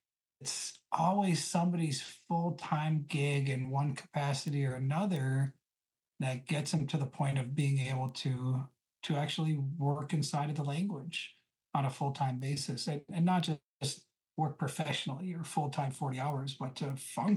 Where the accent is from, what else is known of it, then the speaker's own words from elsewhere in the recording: Cass Lake, Minnesota, United States; I grew up in Cass Lake, whole life, born and raised.